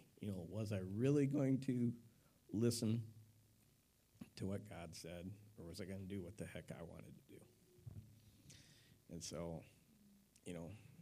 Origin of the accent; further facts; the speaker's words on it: Michigan, United States; I mean, I grew up in Michigan. You never went to the big city.